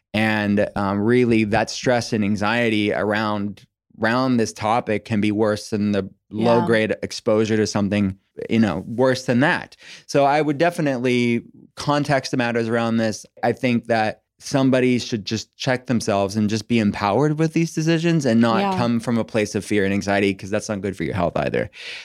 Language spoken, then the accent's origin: English; United States; I'm an American.